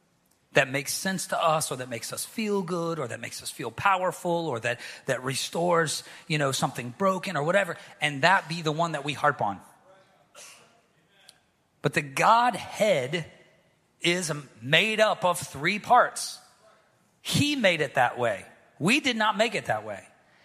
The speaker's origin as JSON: {"language": "English", "region": "the South", "country": "United States", "said": "I'm from the South. We still say Holy Ghost, all right?"}